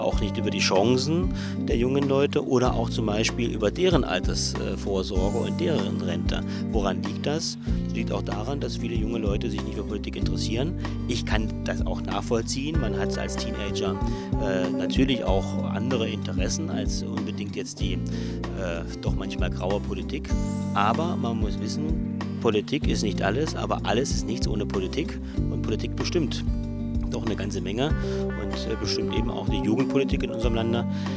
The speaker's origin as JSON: {"language": "German", "region": "Thuringia", "country": "Germany", "said": "ich komme aus dem Freistaat Thüringen."}